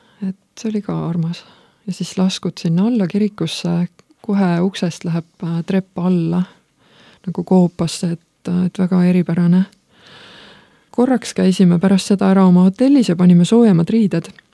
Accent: Haapsalu, Lääne County, Estonia; me oleme Haapsalust ja meil on piiskopi linnus, mis on aastast 1200

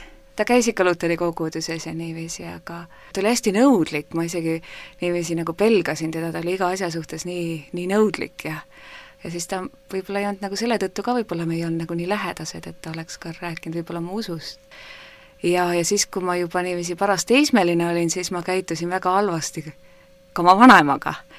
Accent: Tartu, Tartu County, Estonia; Aga jah, ma kasvasin niivisi, kasvasin Tartus.

